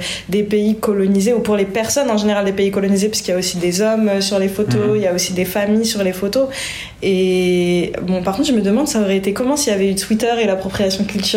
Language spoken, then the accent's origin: French; France; je suis française, hein, et très fière d'être française